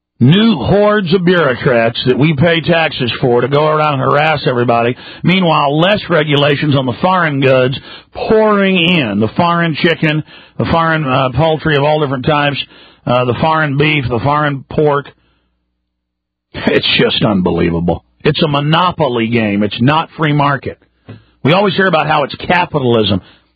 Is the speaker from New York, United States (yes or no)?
no; Dallas, Texas, United States; I mean, the way I grew up in Dallas, this evil that was going on around me